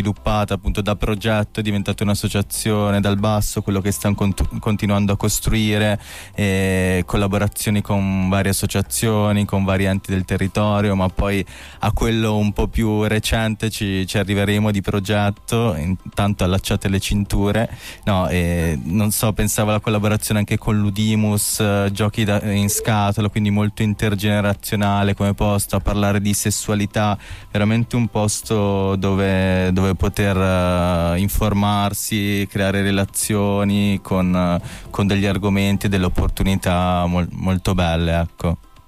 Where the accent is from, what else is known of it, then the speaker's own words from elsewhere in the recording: Riva del Garda, Trentino-Alto Adige, Italy; sono di Riva.